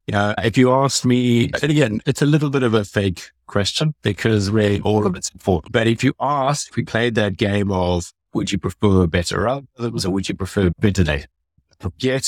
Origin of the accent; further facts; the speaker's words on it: South Africa; I'm South African, I come from farming stock.